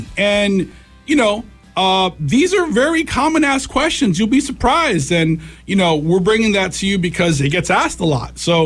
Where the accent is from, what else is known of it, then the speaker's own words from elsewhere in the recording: San Juan, Puerto Rico; Marie and I are both Puerto Rican. I'm from San Juan.